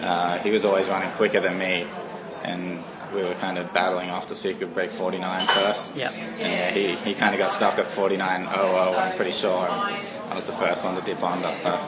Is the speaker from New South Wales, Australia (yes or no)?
yes; Coffs Harbour, New South Wales, Australia; also born or lived in Sydney; I grew up in Sydney till the age of 4 or 5, and I think the doctor suggested that my family move out of Sydney and get me into a little bit more fresh air. So we moved up to Coffs Harbour